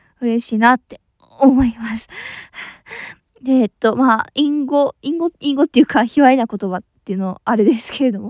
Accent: Kansai, Japan; 私出身地は関西なんですけど、今はちょっと別のとこに住んでおりまして

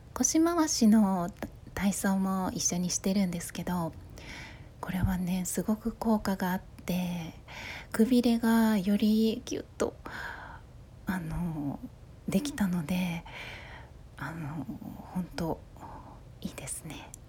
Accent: Kyoto, Japan; あと出身地は京都です。京都の町家の雰囲気とかがすごく落ち着いていて好きですね。今は違うところに住んでるんですが

